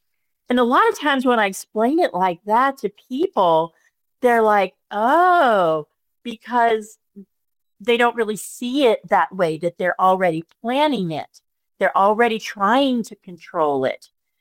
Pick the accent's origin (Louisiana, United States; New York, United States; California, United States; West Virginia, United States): Louisiana, United States; New Orleans; I grew up in New Orleans, Louisiana, and so very, very Catholic prevalent.